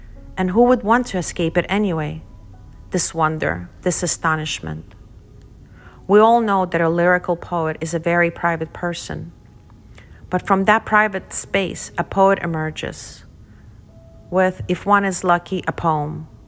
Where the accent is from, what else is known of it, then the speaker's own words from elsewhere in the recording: Kyiv, Ukraine; As a child growing up in Kyiv, I traveled to the Black Sea with my parents, but never to Odessa.